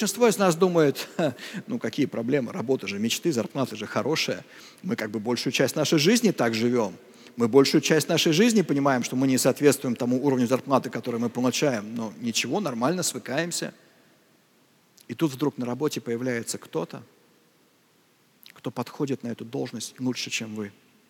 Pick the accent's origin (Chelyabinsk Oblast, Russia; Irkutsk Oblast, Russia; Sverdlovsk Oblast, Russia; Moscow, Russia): Moscow, Russia; мы москвичи, мы живем в этом городе